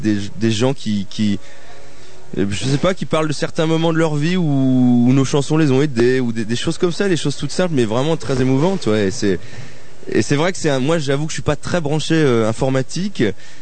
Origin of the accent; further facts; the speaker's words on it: Châteauroux, Centre-Val de Loire, France; born there; Je suis né à Châteauroux, en plus.